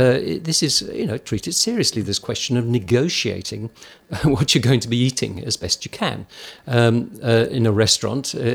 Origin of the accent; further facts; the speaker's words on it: United Kingdom; I'm British, but I've spent most of my life almost everywhere else in the world.